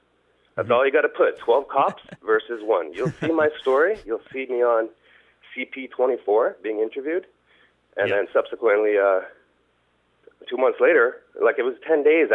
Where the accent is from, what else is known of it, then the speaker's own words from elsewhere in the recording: Canada; as a Canadian, I don't want to see anybody treated that way.